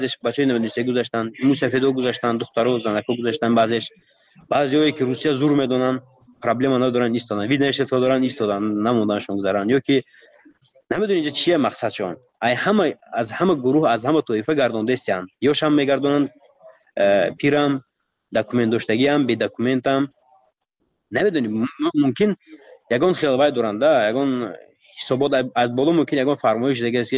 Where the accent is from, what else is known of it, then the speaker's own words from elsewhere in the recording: Tajikistan; من گفتم من تاجیکم، گفتم از تاجیکستان،